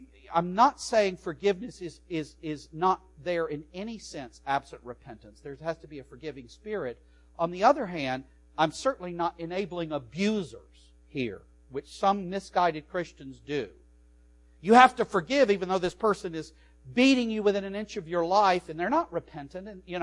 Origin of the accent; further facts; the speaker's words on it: the South, United States; I come from the South, which is worse than the Midwest